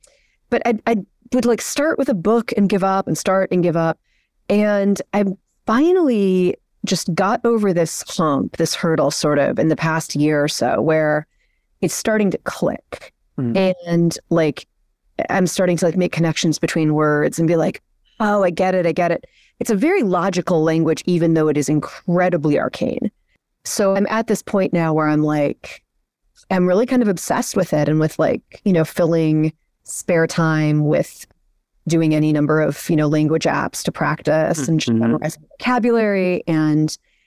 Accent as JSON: {"language": "English", "town": "Chicago", "region": "Illinois", "country": "United States", "tie": "born or raised there", "said": "I was raised in Chicago, but then my father and all these other relatives who were living with us sometimes or living nearby, they were all speaking Hungarian."}